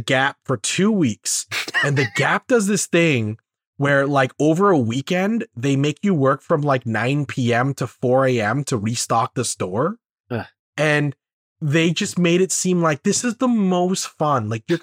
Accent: Canada; I think my favorite part about being a Canadian entertainer is the jokes we can make at our own expenses about being in the Canadian entertainment sector.

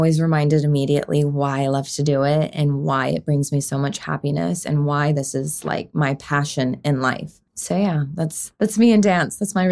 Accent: Utah, United States; these are never words I'd ever heard of growing up in Utah, dancing on a competition stage, you know?

